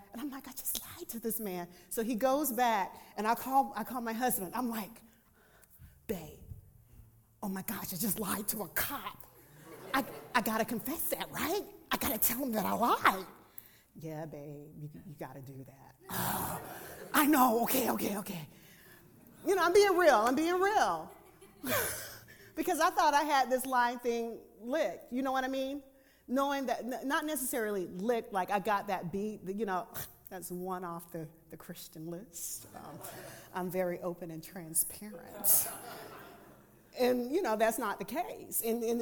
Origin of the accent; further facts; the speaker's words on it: the South, United States; thank you, I'm from the South, I do like amen corners.